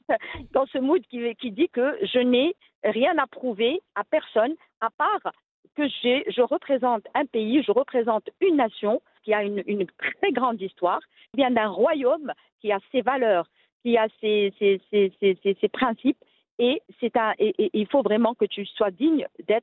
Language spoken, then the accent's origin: French; Rabat, Rabat-Salé-Kénitra, Morocco; Moi, je suis née, j'ai grandi à Rabat. Donc, juste pour expliquer les deux, mon père est de Ouazen, ma mère est de Rabat.